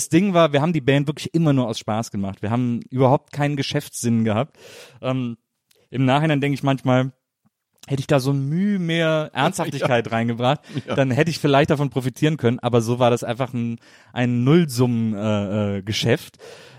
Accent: Wesseling, North Rhine-Westphalia, Germany; Ich komme aus Wesseling, zwischen Köln und Bonn.

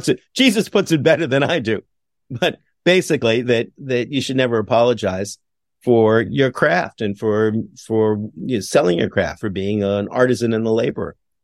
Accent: Montreal, Quebec, Canada; my hometown of Montreal.

